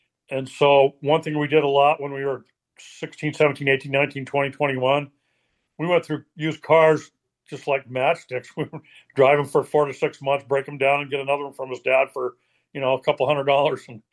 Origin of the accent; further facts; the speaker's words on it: Colorado, United States; I grew up in Colorado, and a lot of the lifestyle there is like outdoors on weekends.